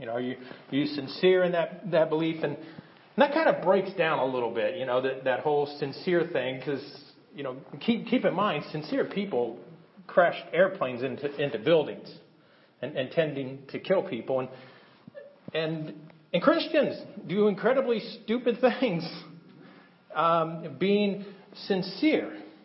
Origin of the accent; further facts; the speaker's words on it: United States; born there; I was born in America, and I believe that America.